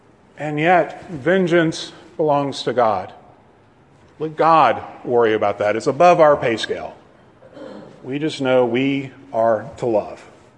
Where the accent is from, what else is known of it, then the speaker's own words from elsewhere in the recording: McComb, Mississippi, United States; born there; I'm Southern. I don't sound like it, but I am Southern. I was born in Macomb. There's not too much south of Macomb except the Gulf of Mexico.